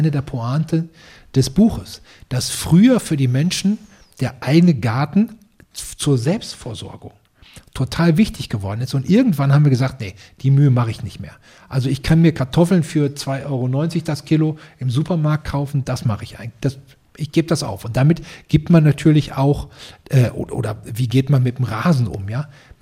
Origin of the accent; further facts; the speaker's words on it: North Rhine-Westphalia, Germany; Ich komme aus dem Ruhrgebiet. Mein Vater, mein Großvater waren Bergleute.